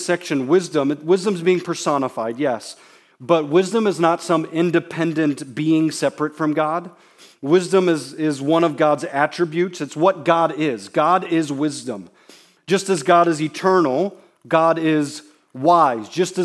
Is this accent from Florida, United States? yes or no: yes; Florida, United States; also born or lived in Naples / Fort Myers; I mentioned that I'm from Florida, lived on the Gulf Coast, at Naples, Fort Myers, and we would go see sunsets.